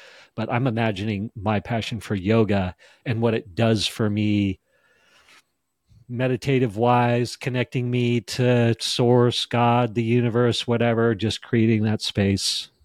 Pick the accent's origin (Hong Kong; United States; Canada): United States; Jackson Hole, Wyoming; And I tell you this because I grew up in Jackson Hole, Wyoming. And my father, he was a mountain man, hippie, lawyer, but just loved the mountains.